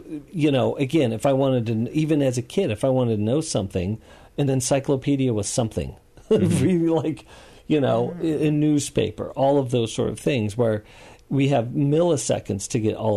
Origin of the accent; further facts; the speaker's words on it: United States; I love the fact that I was fortunate enough to be born as an American and grow up in America.